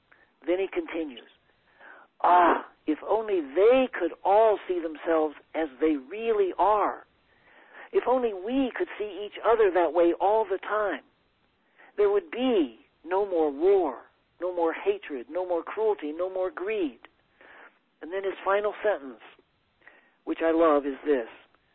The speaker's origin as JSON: {"language": "English", "region": "the South", "country": "United States", "accent": "southern", "said": "That's my southern accent, y'all."}